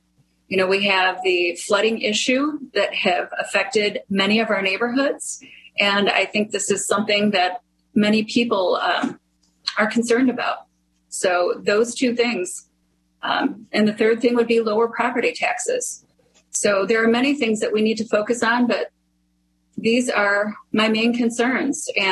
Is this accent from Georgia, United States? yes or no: no; Flat Rock, Michigan, United States; moved away as an adult; now in Dearborn, United States; I grew up in Flat Rock. I graduated from Flat Rock High School.